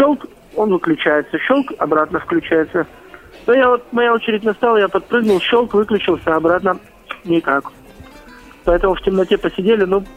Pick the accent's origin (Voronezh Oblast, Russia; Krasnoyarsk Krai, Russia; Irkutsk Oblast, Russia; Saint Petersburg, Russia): Krasnoyarsk Krai, Russia; Krasnoyarsk; я являюсь коренным жителем города Красноярска, поскольку родился именно здесь, в Николаевске. У нас тут есть такой район.